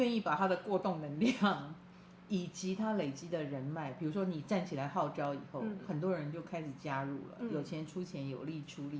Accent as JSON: {"language": "Chinese", "country": "Taiwan", "said": "我们台湾人很喜欢"}